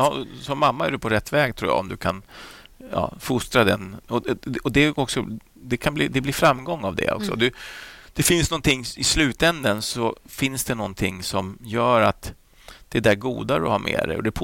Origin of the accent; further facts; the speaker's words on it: Flyinge, Skåne, Sweden; Jag växte upp där på Flyinge med Rolf-Göran Bengtsson och Maria Gretzer och Peter Eriksson och Ragnar Bengtsson.